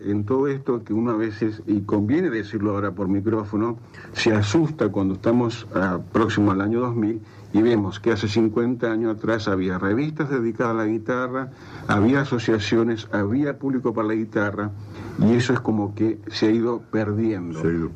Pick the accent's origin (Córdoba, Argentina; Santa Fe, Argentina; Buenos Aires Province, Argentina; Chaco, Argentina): Santa Fe, Argentina; now in Buenos Aires, Argentina; Yo también soy provinciano, le aclaro, por eso percibo quizás su emoción. Yo sí, me vine de Santa Fe